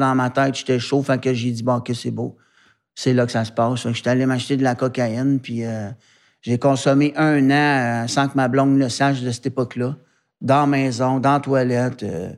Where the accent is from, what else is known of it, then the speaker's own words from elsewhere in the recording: Montreal, Quebec, Canada; je suis originaire de Montréal.